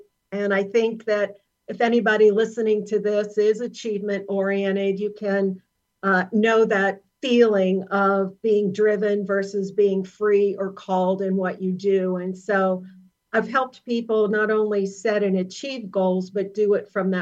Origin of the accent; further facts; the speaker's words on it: Pittsburgh, Pennsylvania, United States; Well, I grew up in Pittsburgh in Western Pennsylvania.